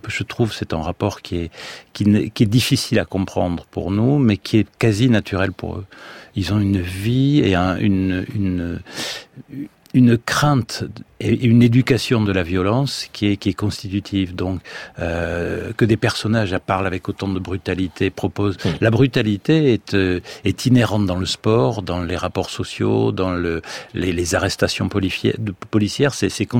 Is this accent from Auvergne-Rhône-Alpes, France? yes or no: no; Nouvelle-Aquitaine, France; moi qui ai toujours connu le Pays Basque